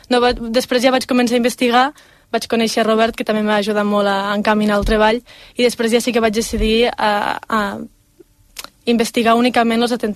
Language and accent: Catalan; Batea, Catalonia, Spain; a Batea, al meu poble, i a casa, segurament, a la piscina amb els amics.